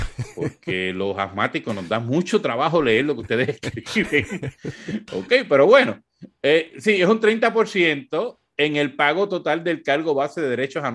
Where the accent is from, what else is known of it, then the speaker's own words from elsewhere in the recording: Corozal, Puerto Rico; yo soy de Corozal, ¿verdad? Como ustedes saben. Bueno, aunque no vivo en Corozal.